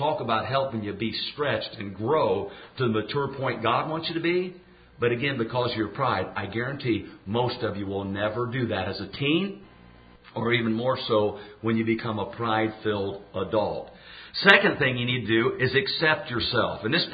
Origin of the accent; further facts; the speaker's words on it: Dunkirk, Indiana, United States; You know, when I was growing up in Dunkirk, Indiana.